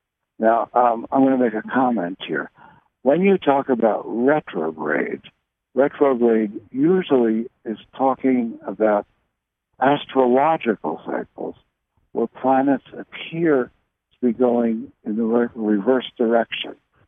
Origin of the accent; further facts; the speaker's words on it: Helena, Arkansas, United States; He talks about the energy of my hometown, Helena, Arkansas, is very powerful.